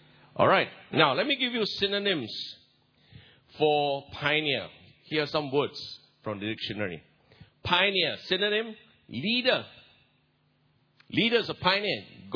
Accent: Singapore; And although I'm from Singapore, I'm hardly in Singapore. I have a place there. I have an apartment, seldom used.

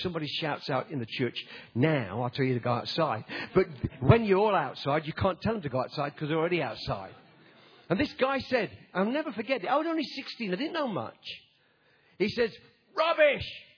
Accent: Nottingham, East Midlands, United Kingdom; When I was 16, I used to go into our city in Nottingham. I come from Nottingham. You know, you've heard of Robin Hood? Well, I come from where he was born. Robin Hood country.

